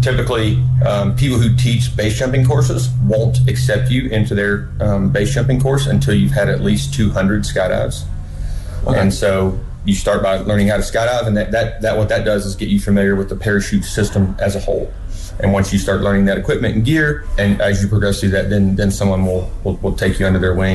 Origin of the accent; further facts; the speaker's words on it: West Virginia, United States; You know, it has a special place in my heart because this is my hometown.